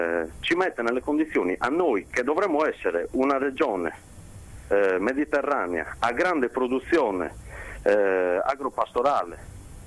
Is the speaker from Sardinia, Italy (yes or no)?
yes; Sardinia, Italy; tenuto in piedi il governo dei partiti italianisti sulla nostra terra, e organizzare autonomamente da sardi e da lavoratori sardi quello che è il nostro futuro.